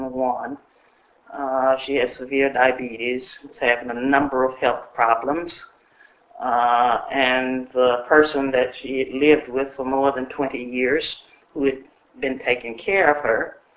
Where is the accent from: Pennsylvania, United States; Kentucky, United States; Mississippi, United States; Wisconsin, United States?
Mississippi, United States; McComb; also born or lived in New Orleans; So I grew up in Macomb, Mississippi, so that's what I consider as home.